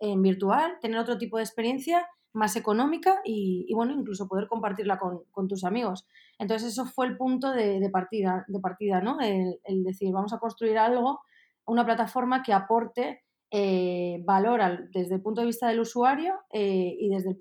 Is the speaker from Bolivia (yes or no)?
no; Madrid, Community of Madrid, Spain; born there; mi socio como yo somos nacidos en Madrid